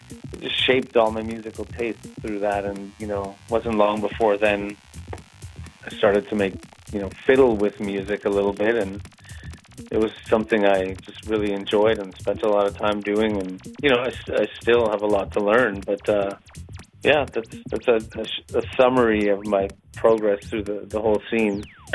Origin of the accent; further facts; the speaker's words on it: Toronto, Ontario, Canada; And, you know, growing up in Toronto, there was a couple of radio stations out here that would play different forms of electronic music.